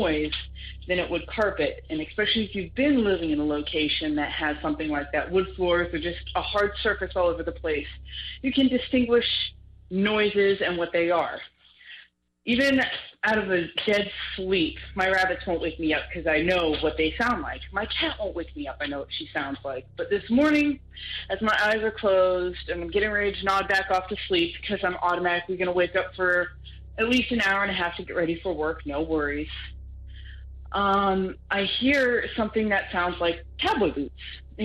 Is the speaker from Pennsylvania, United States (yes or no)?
yes; Pennsylvania, United States; born there; I was born up in Pennsylvania.